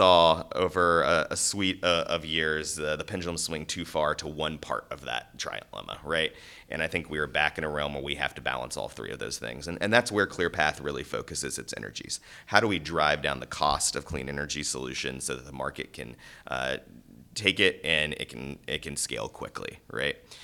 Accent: Midwest, United States; I'm from the Midwest originally

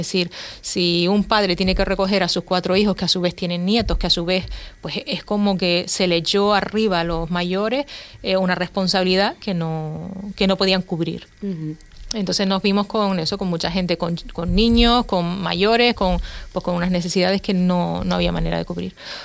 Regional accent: Canary Islands, Spain; Bueno, yo soy una majorera más de la isla.

